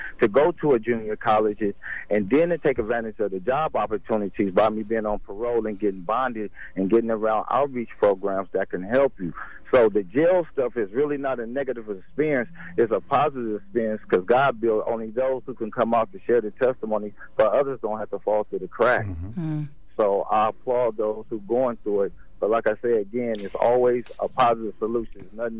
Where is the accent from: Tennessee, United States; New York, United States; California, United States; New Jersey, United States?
California, United States; Oakland; I'm from East Oakland, California. When I was like 9 years old, I went to a group home.